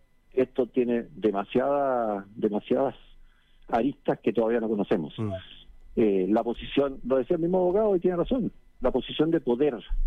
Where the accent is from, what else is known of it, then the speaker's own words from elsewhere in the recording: Chile; Todos conocemos cómo somos los chilenos.